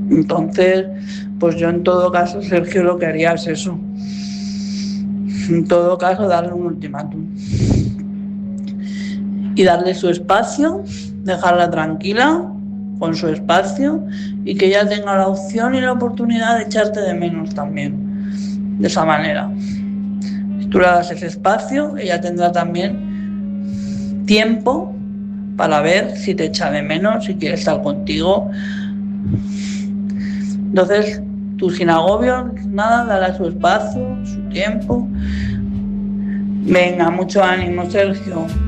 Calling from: Madrid, Community of Madrid, Spain; de Madrid.

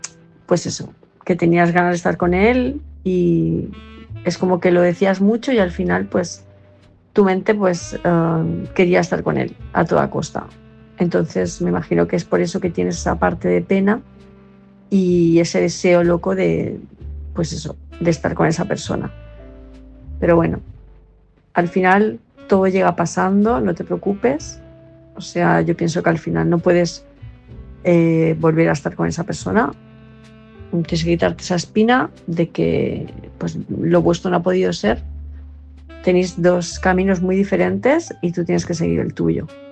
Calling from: Palma de Mallorca, Balearic Islands, Spain; de Palma de Mallorca

